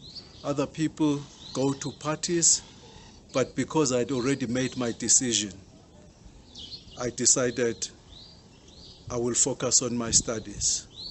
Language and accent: English; Bizana, Eastern Cape, South Africa; I come from Mdikiso in Kantolo location in Bizana in the Eastern Cape.